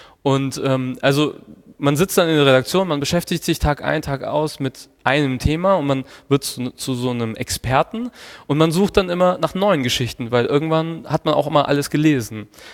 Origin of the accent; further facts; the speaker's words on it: Hof, Bavaria, Germany; now in Hamburg, Germany; Ich komme aus Hof, aus Oberfranken, ganz im Norden von Bayern.